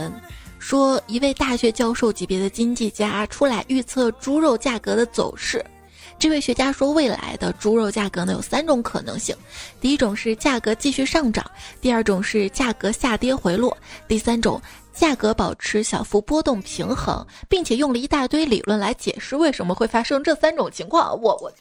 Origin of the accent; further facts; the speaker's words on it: China; 我们中国人可厉害了